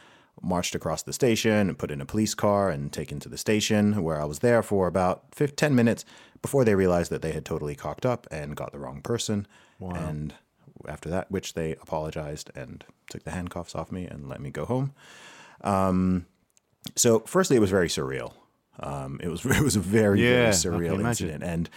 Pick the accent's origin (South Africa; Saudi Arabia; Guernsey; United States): Saudi Arabia; now in Southampton, United Kingdom; I grew up in Saudi Arabia, as you may know. And then, my family moved to the UK sort of permanently in 2008, and Bournemouth was just the sort of chosen home base for where my parents kind of came back to. So I ended up in Bournemouth for a while. I'm in Southampton now